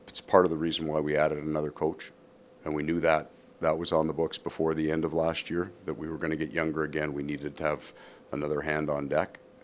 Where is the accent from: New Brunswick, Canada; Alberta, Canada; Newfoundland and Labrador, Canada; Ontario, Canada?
Ontario, Canada; Sault Ste. Marie; So I grew up in Sault Ste. Marie, and the unusual thing is we got all the Montreal Canadian games.